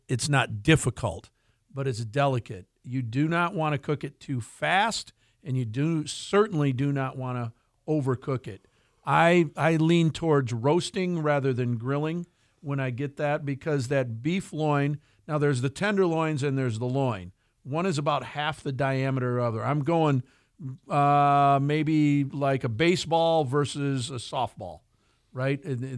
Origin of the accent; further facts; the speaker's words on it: Michigan, United States; That was Evan Beamer from Single Tree Farms in my hometown of Shartucky, Michigan.